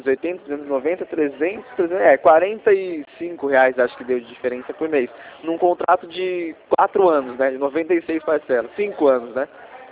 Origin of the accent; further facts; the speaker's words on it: Rio Claro, São Paulo, Brazil; eu sou de Rio Claro.